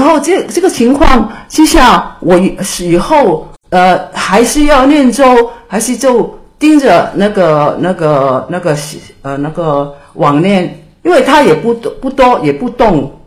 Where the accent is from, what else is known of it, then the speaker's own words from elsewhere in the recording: Hong Kong; 我是香港的